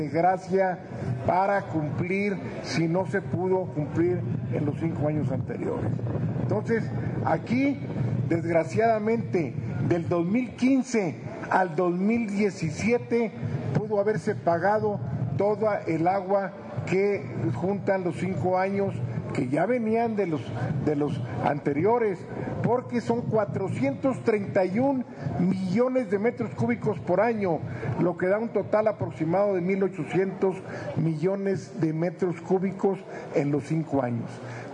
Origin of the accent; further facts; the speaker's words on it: Mexico; El tratado, como mexicanos, a todos nos interesa que se cumpla